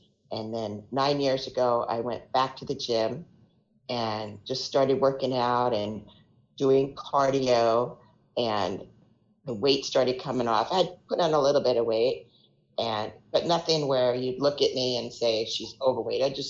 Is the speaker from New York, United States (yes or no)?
yes; New York, United States; now in California, United States; Okay, well, I am originally from New York. I've been out in California for the last 42 years. I am 62 years old.